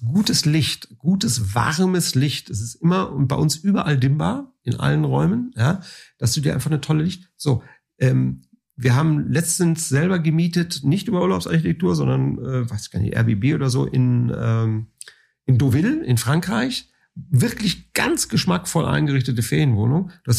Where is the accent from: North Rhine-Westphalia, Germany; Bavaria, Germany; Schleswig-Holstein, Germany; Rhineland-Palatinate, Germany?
Schleswig-Holstein, Germany; Sylt; Also ich bin als Jugendlicher quasi auf Sylt aufgewachsen.